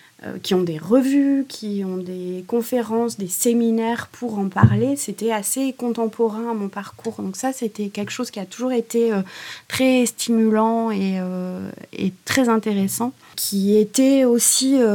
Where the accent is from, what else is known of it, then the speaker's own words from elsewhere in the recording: France; En tout cas en France, parce que moi je suis française